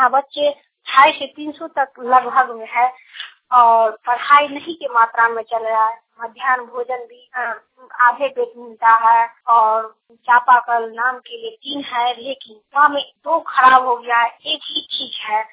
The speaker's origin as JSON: {"language": "Hindi", "town": "Gaushnagar", "country": "India", "said": "मधुबनी जिला के ग्राम गौशनगर से।"}